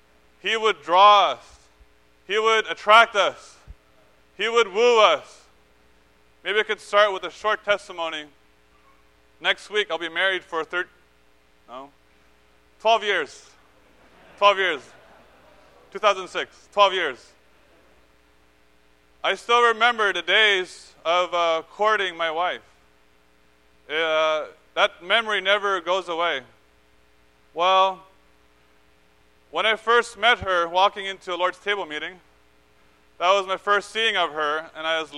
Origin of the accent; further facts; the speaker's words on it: Montreal, Quebec, Canada; I'm from Montreal, and I'm here to gain Christ with you.